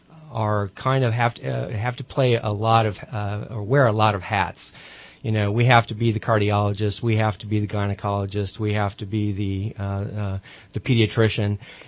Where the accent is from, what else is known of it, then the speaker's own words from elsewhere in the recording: Chicago, Illinois, United States; also born or lived in Poland / South Florida; You know, I grew up in Southside Chicago. My parents and I came over from Europe, from Poland, and I'm first generation here. We moved down to South Florida, opened a family business, and I went to college down there